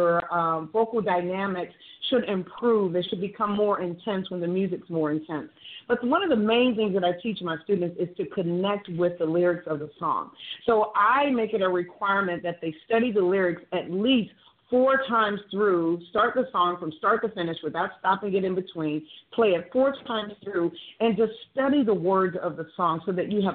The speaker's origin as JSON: {"language": "English", "town": "Dallas", "region": "Texas", "country": "United States", "tie": "born or raised there", "said": "I am a native of Dallas, Texas, born and raised in Dallas."}